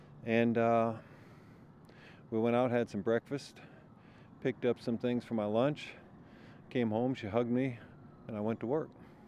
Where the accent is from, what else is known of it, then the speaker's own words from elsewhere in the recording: Chicago, Illinois, United States; I grew up in South Chicago, south side of Chicago.